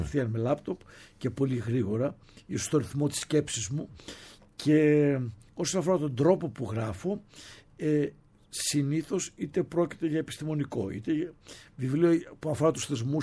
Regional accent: Peloponnese, Greece; είμαι Πελοποννήσιος και δύο γονείς μου ήταν παιδιά της Αθήνας. Γνωρίστηκαν στην Αθήνα

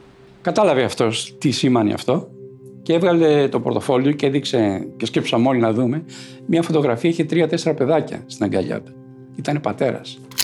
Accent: Kaisariani, Attica, Greece; Γεννήθηκα στην Κεσαριανή. Μέχρι το 1944 που έφυγε η Γερμανία, εγώ ήμουν 6 στα 7.

